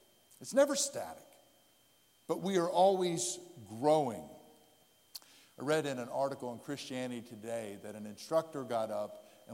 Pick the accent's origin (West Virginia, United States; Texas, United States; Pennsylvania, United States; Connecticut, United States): Pennsylvania, United States; Lititz; I had the Wilbur Chocolate Factory, was in Lititz, Pennsylvania, where I grew up. The downtown community pool and the downtown park all smells of chocolate.